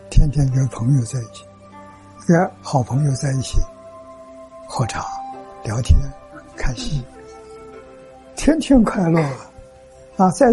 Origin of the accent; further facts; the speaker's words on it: China; 你要乐一生，我们中国人。